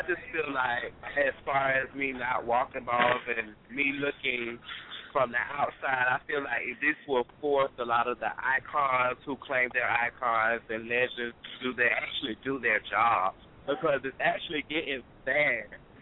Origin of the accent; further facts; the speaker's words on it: Florida, United States; Because I've been in fights, and I'm from Florida.